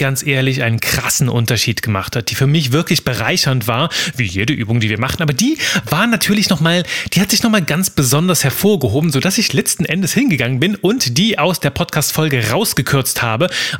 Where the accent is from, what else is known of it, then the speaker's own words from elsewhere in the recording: Aachen, North Rhine-Westphalia, Germany; Ich war Aachener